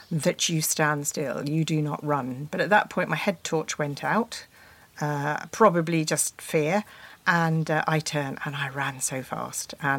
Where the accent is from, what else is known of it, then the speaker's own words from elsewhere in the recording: South East England, United Kingdom; I mean, I grew up in Sussex with glowworms.